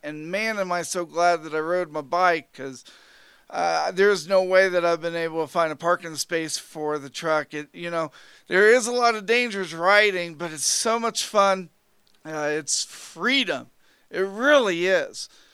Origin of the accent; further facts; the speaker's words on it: Indiana, United States; It actually is in my home state, so that makes me really, really excited. If I ever ride to Indiana